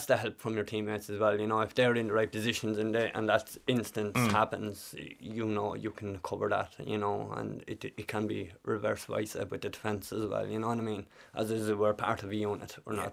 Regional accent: Kildare, Ireland; I'm from Kildare, all the way from Kildare.

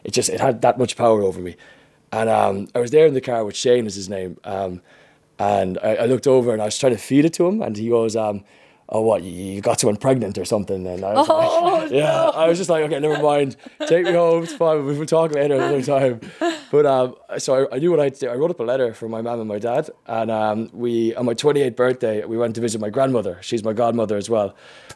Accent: Munster, Ireland; now in Dublin, Ireland; Yeah, I'm from Tipperary. Grew up in Tipperary. Moved to Dublin about 6 years ago. I've been teaching in Dublin. Moved because of the job. And yeah, just settled into Dublin.

